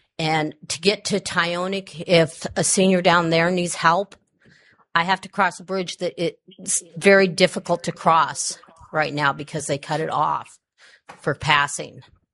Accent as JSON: {"language": "English", "town": "Alexander Creek", "region": "Alaska", "country": "United States", "tie": "born or raised there", "lives_now": "Beluga, United States", "said": "I live in Beluga, Alaska. I grew up on Alexander Creek"}